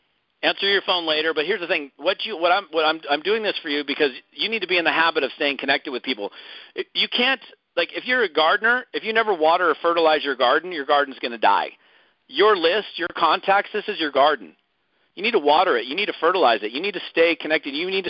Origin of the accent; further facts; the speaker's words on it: Seattle, Washington, United States; also born or lived in Long Beach; now in Monterey, United States; I grew up in Seattle, Kirkland, Bellevue, Juanita, Finn Hill area, Seattle area. Lived there for most of my life. Moved to Long Beach, California. Went to Long Beach State.